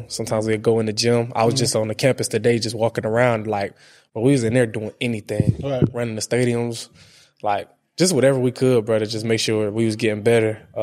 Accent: Detroit, Michigan, United States; I'm from Detroit, so like, I'm 16 hours away from my family.

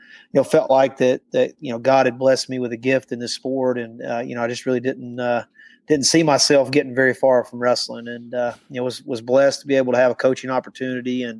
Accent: North Carolina, United States; Yeah, I'm local. I grew up in I grew up in Burke County, just right across the Avery County line.

